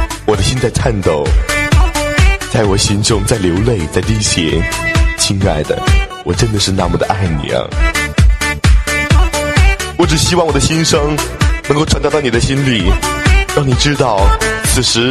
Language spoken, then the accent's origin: Chinese; China; 我是来自中国